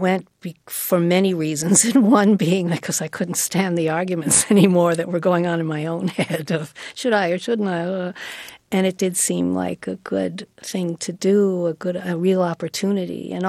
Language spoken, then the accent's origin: English; New York City, New York, United States; because I was from New York City also, you know, and he was from Hibbing, Minnesota.